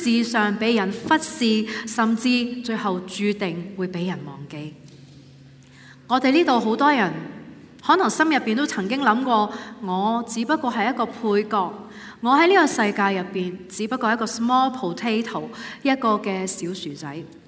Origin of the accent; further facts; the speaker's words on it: Hong Kong; first language not Cantonese; 我家以前在香港是一个新移民的家庭，我们的母语真的不是广东话，我们住的是香港的一些林屋区，设施简陋，我们都没有什么社会人物的联系。